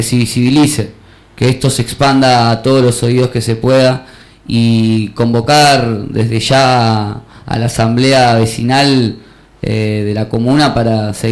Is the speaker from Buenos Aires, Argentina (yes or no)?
yes; Buenos Aires, Argentina; Yo soy de acá, de Boedo, Almagro, de esta comuna, y puedo ver que desde que llegué a este lugar